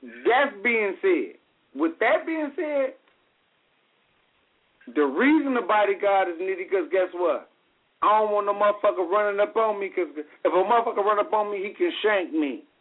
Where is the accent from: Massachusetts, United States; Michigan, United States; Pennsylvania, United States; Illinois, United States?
Illinois, United States; Chicago; because I'm from the Shy, from the West Side, been there, done that.